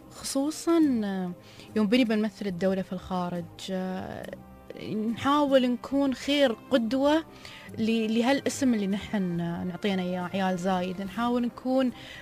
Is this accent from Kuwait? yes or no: no; United Arab Emirates; فنقول لهم نحن من الإمارات